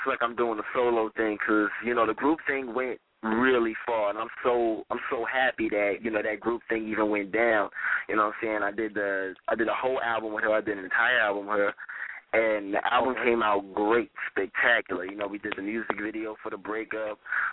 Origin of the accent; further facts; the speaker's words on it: Bronx, New York, United States; Yeah, I'm from the Bronx, New York.